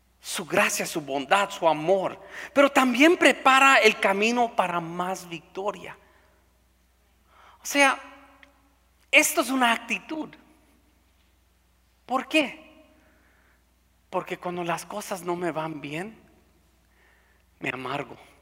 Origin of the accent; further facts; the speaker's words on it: California, United States; now in Minnesota, United States; Yo vengo del sur de California, ya vivo en Minnesota.